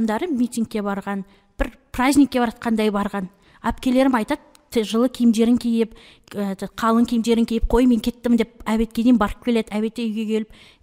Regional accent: Mangystau Region, Kazakhstan; Мысалы, мен өзімнің туған жерім Маңғыстау ең бірінші бастаған кезде мен өте қатты қорққам. Өйткені біздің адамдардың, енді біздің ауылдың адамдарының қызуғандығын біліп

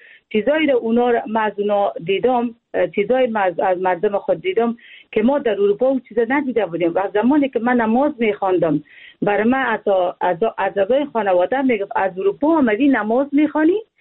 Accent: Afghanistan; من یک افغان هستم

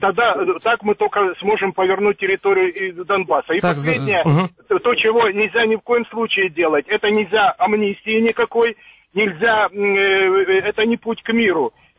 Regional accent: Dnipro, Dnipropetrovsk Oblast, Ukraine; Місто Дніпр

